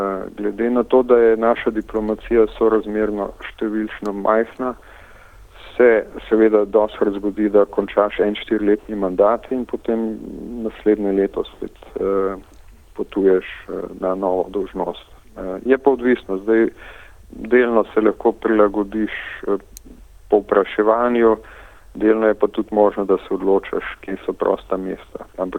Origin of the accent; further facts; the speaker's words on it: Savinja, Slovenia; iz mojih domačih krajev iz Savinjske doline